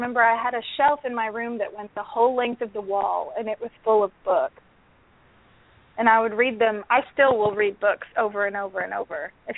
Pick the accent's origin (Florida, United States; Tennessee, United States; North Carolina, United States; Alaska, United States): Florida, United States; so there were a lot of sort of down-home places that I lived in that were off the St. John's River. I grew up in Central Florida.